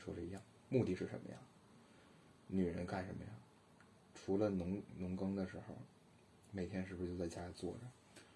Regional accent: China; 我在中国长大

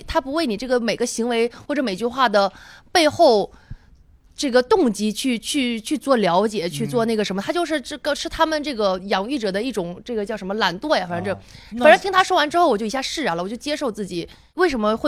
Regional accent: Northeast China, China; 我东北人嘛，老吃烤串什么的

